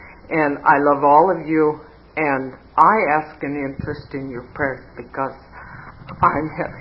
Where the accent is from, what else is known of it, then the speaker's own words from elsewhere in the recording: Nevada, United States; I'm from Nevada, and I'm isolated.